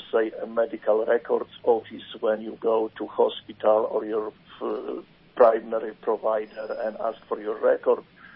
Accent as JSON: {"language": "English", "country": "Poland", "tie": "born or raised there", "moved": "as an adult", "lives_now": "United States", "said": "I was born in Poland, educated in Poland, came to United States as any other immigrant, have to start my life from the beginning."}